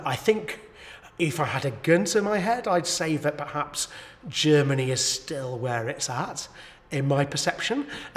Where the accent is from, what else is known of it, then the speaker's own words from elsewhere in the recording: England, United Kingdom; Interestingly, we do get people from overseas who come because we are English